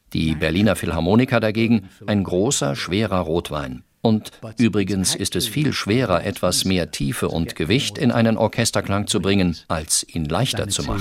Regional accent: Liverpool, North West England, United Kingdom; German is a second language; now in London, United Kingdom; Bin ich jetzt etwa kein Immigrant in London? Wer weiß. Ich komme ja aus Liverpool. Da funktioniert das Leben wie in einem anderen Sonnensystem als im Süden Englands.

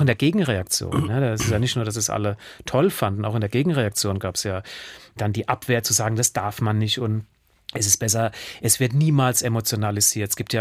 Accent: Pasadena, California, United States; Ich bin bei ihr in Pasadena aufgewachsen.

